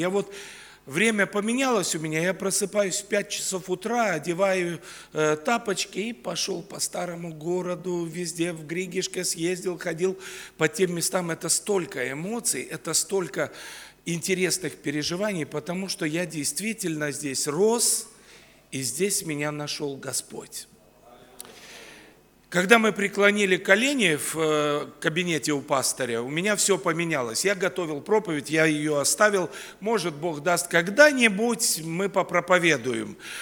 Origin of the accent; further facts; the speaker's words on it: Lithuania; also born or lived in Russia; я вырос в Литве, получил образование, и после этого я свой.